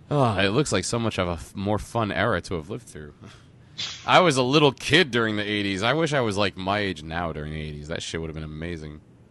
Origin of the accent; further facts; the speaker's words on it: Tenafly, New Jersey, United States; where I grew up in North Jersey, in Tenafly, New Jersey, seeing movies was a big deal.